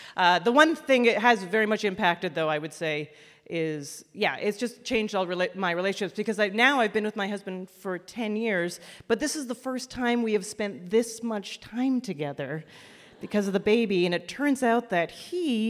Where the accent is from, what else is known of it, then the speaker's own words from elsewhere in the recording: Canada; I'm Canadian.